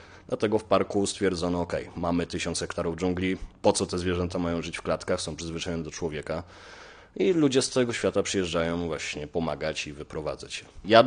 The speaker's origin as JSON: {"language": "Polish", "town": "Łódź", "region": "Łódź Voivodeship", "country": "Poland", "tie": "born or raised there", "said": "od urodzenia mieszkam w śródmieściu Łodzi"}